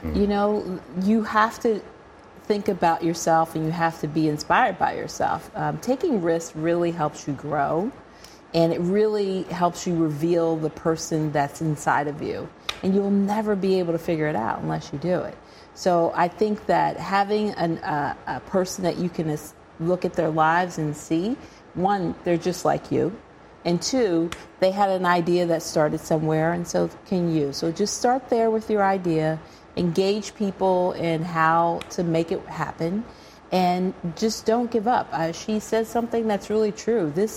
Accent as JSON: {"language": "English", "country": "United States", "said": "I really struggled with what can I, as an American woman who is of African descent, really share with them."}